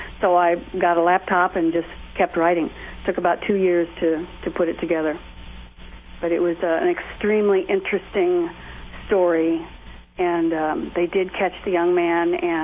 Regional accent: Springfield, Illinois, United States; Well, I was born and raised in Springfield.

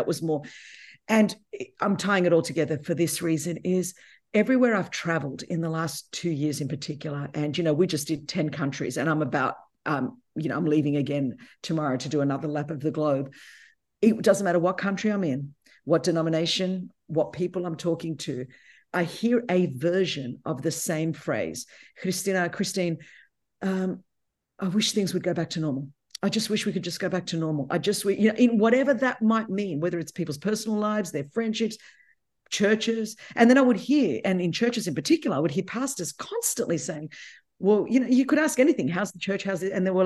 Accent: California, United States; I'm from California, so, you know, I'm just letting you know, there's this whole world out here.

